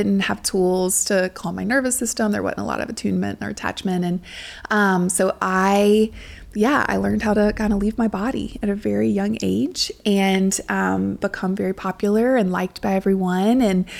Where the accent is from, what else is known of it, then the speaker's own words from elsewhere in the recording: Louisiana, United States; I grew up in South Louisiana.